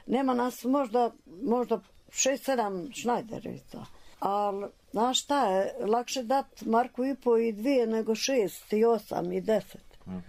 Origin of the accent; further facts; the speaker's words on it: Šibovska, Republika Srpska, Bosnia & Herzegovina; now in Prnjavor, Bosnia and Herzegovina; Pa ja sam iz Šibovske, kaže Milano, ajmo u Prnjar da školujem djecu.